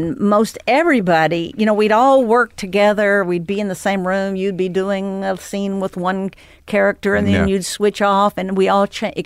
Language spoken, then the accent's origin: English; Texas, United States; And I'm from Texas, and he, you know, we connected on many different levels.